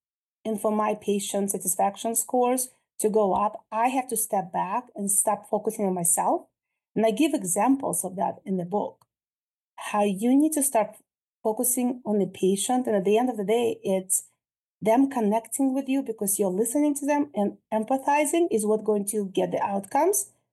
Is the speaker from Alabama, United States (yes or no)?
no; New York, United States; I'm from New York, you know, and I have some Russian background.